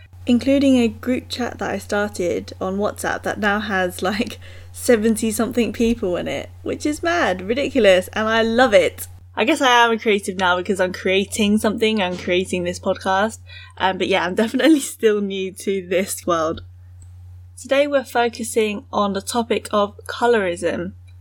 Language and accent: English; United Kingdom; born there; I'm British-born Chinese and I felt like Asian voices, particularly from East and Southeast Asia, weren't represented well enough in the UK media.